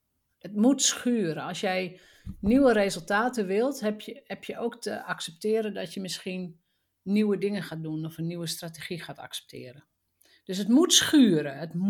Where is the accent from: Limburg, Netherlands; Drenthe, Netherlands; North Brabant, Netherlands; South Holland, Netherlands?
Drenthe, Netherlands; dat was zo ongewoon in het milieu waar ik vandaan kwam. Hè, mijn dochter van de fietsenmaker in Drenthe.